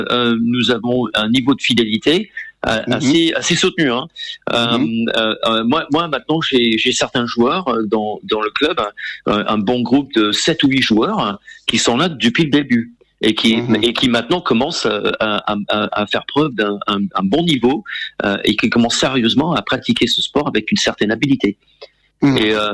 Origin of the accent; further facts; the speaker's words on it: England, United Kingdom; French is a second language; now in France; Je viens d'Angleterre. D'origine. Oui, mes origines sont britanniques, hein, mais j'ai le plaisir de vous confirmer aujourd'hui que l'année dernière, j'ai eu le privilège de qu'on m'accorde la nationalité française aussi.